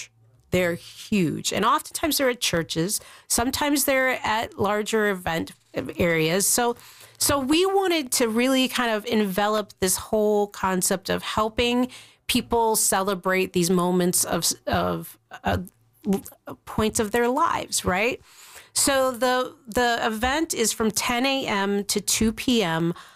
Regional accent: Ireland; so he is Scottish and I am Irish and he's also German and I am also Slovakian.

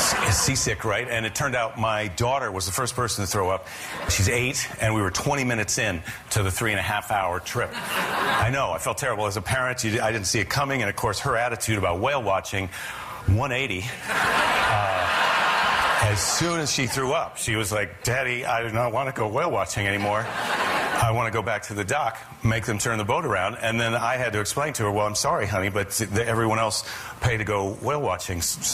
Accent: Iowa, United States; because I'm from the Midwest. I'm from Iowa, where whale watching, it was not on the menu.

